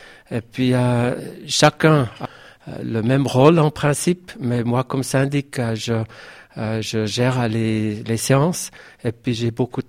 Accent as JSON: {"language": "French", "town": "Murten", "region": "Fribourg", "country": "Switzerland", "tie": "born or raised there", "said": "Oui, je suis né à Morat, et puis Morat, c'est ma ville."}